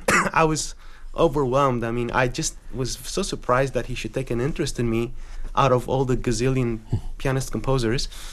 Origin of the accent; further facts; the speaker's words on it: Romania; now in United States; I was born in Romania last millennium, which was a long time ago, very long time ago. But I grew up there